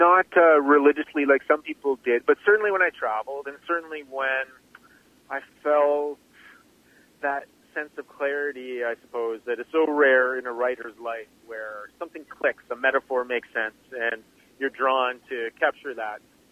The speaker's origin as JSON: {"language": "English", "town": "Edmonton", "region": "Alberta", "country": "Canada", "tie": "born or raised there", "lives_now": "Toronto, Canada", "said": "I was born in Edmonton, Alberta, in the Misericordia Hospital. And lived just outside of Edmonton for most of my life."}